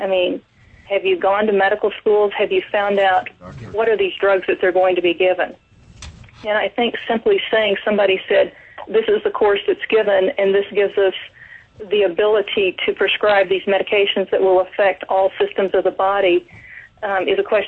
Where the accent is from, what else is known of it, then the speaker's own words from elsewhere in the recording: Texas, United States; I was raised in Texas and have some idea of geography